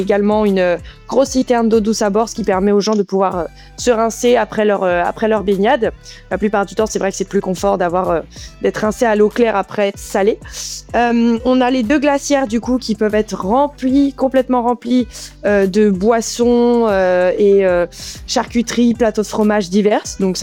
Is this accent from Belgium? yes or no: no; French Antilles, France; vivant aux Antilles depuis très très très longtemps. Je suis née aux Antilles. J'ai toujours grandi sur des bateaux.